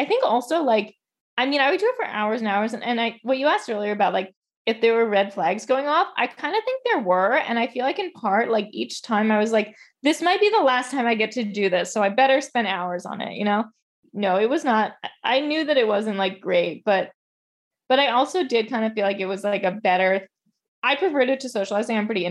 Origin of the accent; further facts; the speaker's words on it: New York, United States; now in Los Angeles, United States; Like, I grew up in New York. I've been there for so many years.